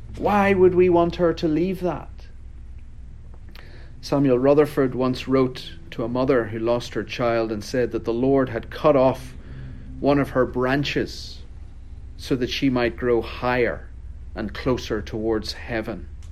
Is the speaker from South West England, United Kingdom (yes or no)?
no; Northern Ireland, United Kingdom; I'm from County Down, Northern Ireland